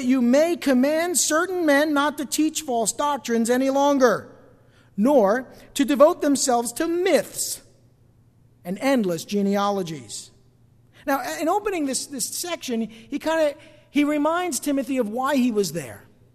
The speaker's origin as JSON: {"language": "English", "town": "East Rutherford", "region": "New Jersey", "country": "United States", "tie": "born or raised there", "said": "You know, I grew up in East Rutherford."}